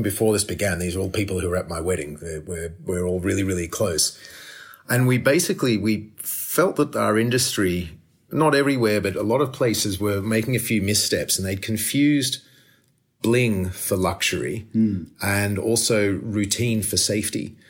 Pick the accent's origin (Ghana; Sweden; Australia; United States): Australia; moved away as an adult; now in Africa; I grew up in Australia, but somehow never felt like I fit there.